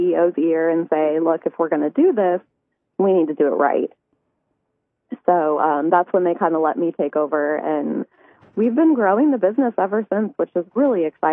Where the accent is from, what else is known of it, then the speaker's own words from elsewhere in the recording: Arizona, United States; Antigua started as a golf company over 35 years ago in Arizona, and I'm actually from Arizona. When I moved back from L.A., I was interning for a small clothing company